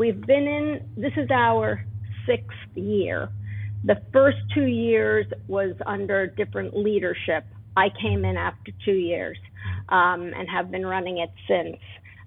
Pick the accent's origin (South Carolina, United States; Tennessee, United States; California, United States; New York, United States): New York, United States; New York City; Yeah, well, I was raised in New York City. I come from a theatrical family